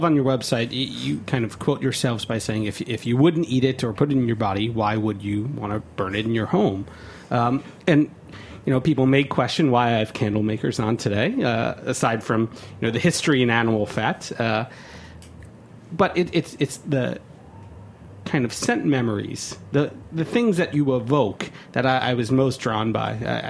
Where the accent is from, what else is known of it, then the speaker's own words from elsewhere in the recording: New York, United States; I grew up in Westchester, New York.